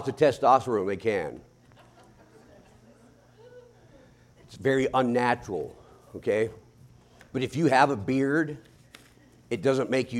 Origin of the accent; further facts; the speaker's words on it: Alaska, United States; Because I will not back up on what I am as an American or what I am as a Christian or an Alaskan.